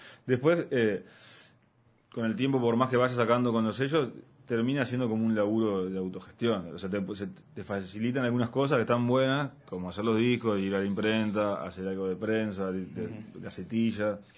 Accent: Montevideo, Uruguay; En ese momento vivía en La Unión, pero nací en La Unión también, increíblemente, pero muy de chico, y siempre viví ahí por la zona de Pocitos, de Rivera y Soca, por ahí.

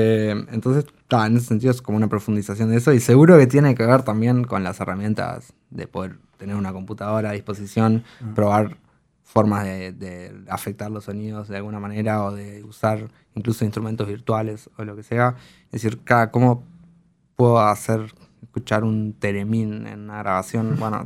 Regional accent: Maldonado, Uruguay; Yo soy de Maldonado

